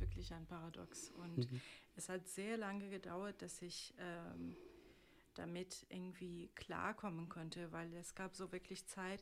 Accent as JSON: {"language": "German", "town": "Tehran", "region": "Tehran Province", "country": "Iran", "tie": "born or raised there", "second_language": "German", "moved": "yes", "lives_now": "Germany", "said": "ich bin im Teheran geboren und aufgewachsen, aber ich hatte immer Interesse an unterschiedlicher Musik. Und als ich nach Deutschland gekommen bin"}